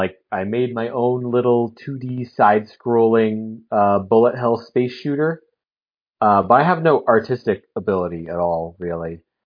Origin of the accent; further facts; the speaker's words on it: Moscow, Idaho, United States; the University of Idaho, in my hometown of Moscow, Idaho.